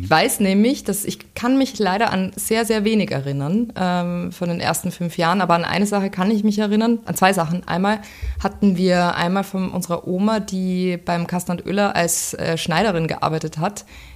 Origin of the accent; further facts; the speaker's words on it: Styria, Austria; ich bin in der Steiermark aufgewachsen